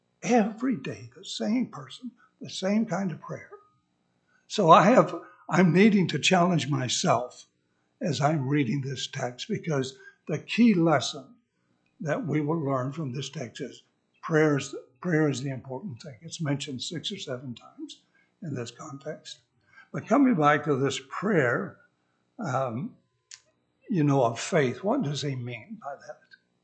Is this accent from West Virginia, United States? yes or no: yes; West Virginia, United States; born there; I was born in West Virginia, of course, my mother was as well.